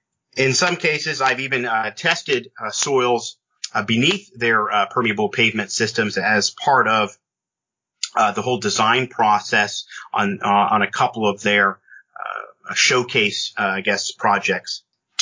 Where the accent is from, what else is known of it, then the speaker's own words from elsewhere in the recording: Williamsport, Pennsylvania, United States; My hometown in central Pennsylvania is Williamsport, which is known to Little League Baseball and the Little League World Series every year.